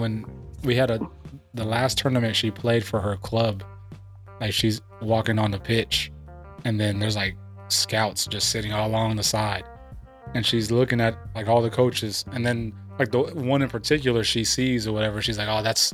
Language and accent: English; California, United States; Because we born and raised in Cali.